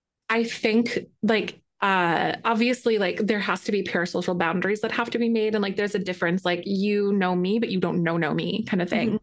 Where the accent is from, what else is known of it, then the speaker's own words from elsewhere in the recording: Wisconsin, United States; now in Illinois, United States; I grew up in Wisconsin, so that's actually, we pretend to be Canada, but we're actually part of the United States.